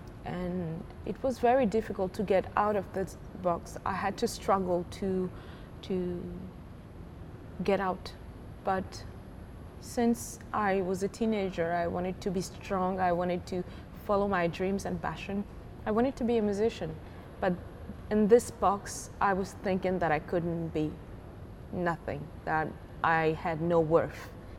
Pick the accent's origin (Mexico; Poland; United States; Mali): Mali; being an African woman, I was born and raised in Mali.